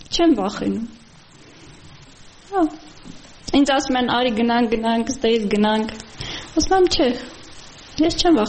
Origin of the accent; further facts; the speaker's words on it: Karvachar, Kalbajar District, Azerbaijan; now in Norabak, Armenia; Քարվաճառի պատերազմի ժամանակ է, որ Քարվաճառից եկանք ստեղ